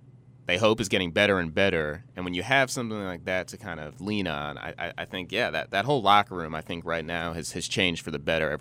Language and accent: English; New Jersey, United States; And I'm from New Jersey, a guy who's used to kind of, you know, going in and grabbing a slice